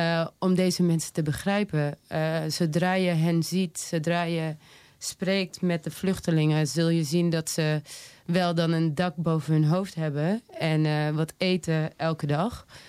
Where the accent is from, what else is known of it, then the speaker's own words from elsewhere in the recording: Tilburg, North Brabant, Netherlands; also born or lived in Paramaribo, Suriname; now in Amsterdam, Netherlands; Ik ben geboren in Paramaribo. Opgegroeid in Tilburg. En ik woon nu al een aantal jaartjes hier in Amsterdam. Ik ben 31 jaar.